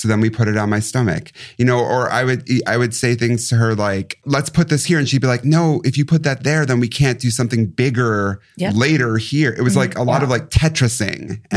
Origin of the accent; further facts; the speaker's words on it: Wisconsin, United States; I remember growing up in Wisconsin and my parents always said